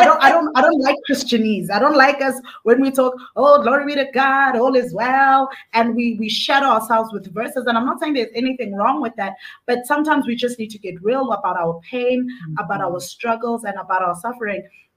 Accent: Johannesburg, Gauteng, South Africa; I'm all the way from South Africa, like you said. Born and bred in Johannesburg, South Africa.

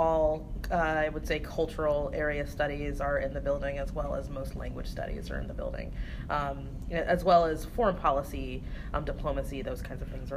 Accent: Anderson, Indiana, United States; No, I am from Indiana. I'm from a little northeast of Indianapolis, a town called Anderson.

